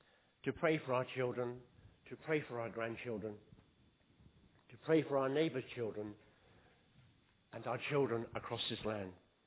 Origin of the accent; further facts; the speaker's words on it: Brighton and Hove, South East England, United Kingdom; growing up in West Sussex, down there in Brighton and Hove, by the seaside.